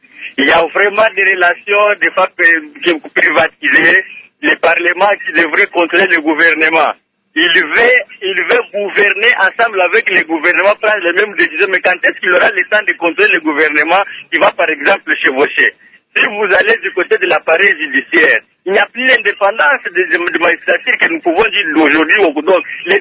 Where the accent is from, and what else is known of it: DR Congo